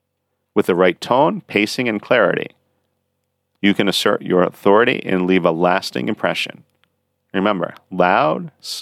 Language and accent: English; United States; Growing up in the United States, I was always taught it's very important to look someone in the eye